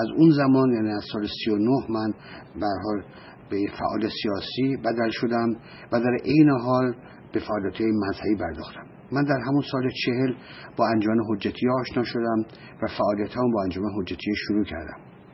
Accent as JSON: {"language": "Persian", "town": "Tehran", "region": "Tehran Province", "country": "Iran", "tie": "born or raised there", "said": "پدرم بالاخره در تهران کاری یافت و من در 2 سالگی با خانوادم به تهران اومدیم و در تهران من بزرگ شدم. در تهران من به مدرسه رفتم و خانواده من خانواده بسیار بسیار مذهبی و در این حال فقیری بودن."}